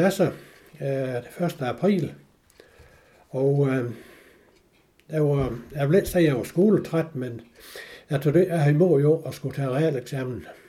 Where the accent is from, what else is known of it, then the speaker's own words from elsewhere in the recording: Tobel, Region of Southern Denmark, Denmark; Født og opvokset i Tobel. Det er sådan en lille landsby, der ligger imellem Brørup og Ribe.